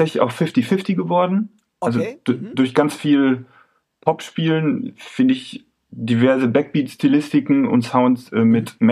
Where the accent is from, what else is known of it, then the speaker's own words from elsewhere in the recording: Beckum, North Rhine-Westphalia, Germany; Ich komme ja aus dem Westfalenland, aus Beckum.